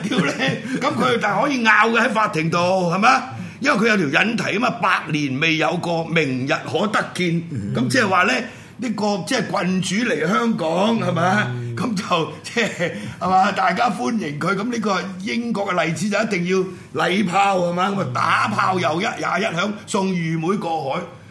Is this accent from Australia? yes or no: no; China; 即係我哋中國人講嘅諸心之論啊，係咪？